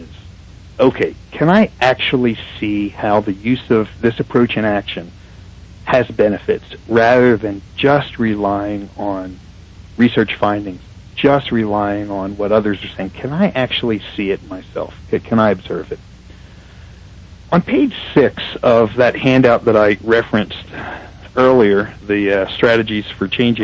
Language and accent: English; Colorado, United States; here in my home state of Colorado